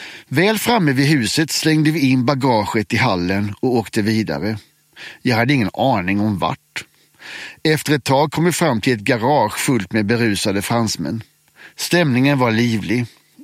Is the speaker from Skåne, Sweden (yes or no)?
no; Blekinge, Sweden; Jag var en tonåring från Blekinge och hade visserligen varit på semester utomlands några gånger